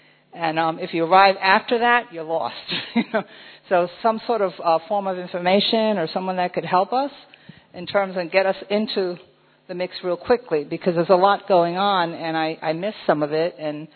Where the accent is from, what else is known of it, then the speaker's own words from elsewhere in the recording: New York, United States; I'm from the United States, New York, the Manhattan Center.